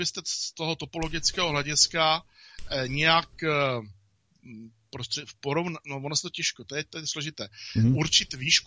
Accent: Třemošnice, Pardubice Region, Czechia; Přelouč, to je mý rodiště prakticky. Já jsem... Pocházím z Třemošnice.

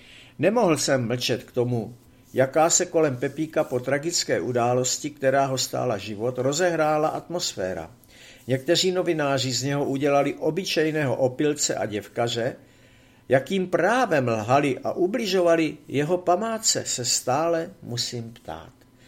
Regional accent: Slovakia; On byl rodák z Moravy, já ze Slovenska.

